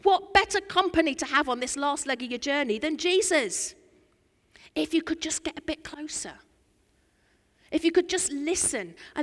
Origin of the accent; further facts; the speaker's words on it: East of England, United Kingdom; I'm from Norfolk